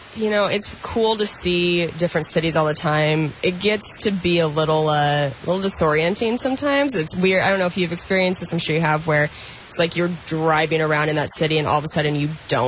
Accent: Spokane, Washington, United States; I'm from Spokane, so the eastern, more methy part of the state.

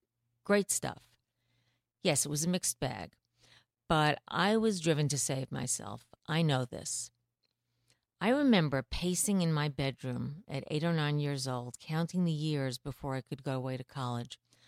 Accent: New York City, New York, United States; I grew up in New York City, Queens, and I left my parents' home to go away to college when I was barely 16.

